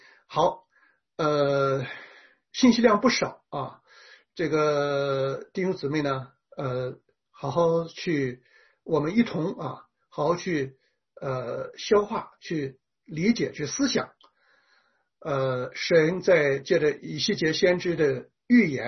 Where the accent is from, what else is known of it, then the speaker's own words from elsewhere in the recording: China; 我们中国人是不知道有救主的啊